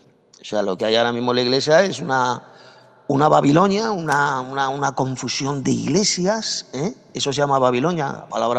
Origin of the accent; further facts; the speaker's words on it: Spain; Yo soy español.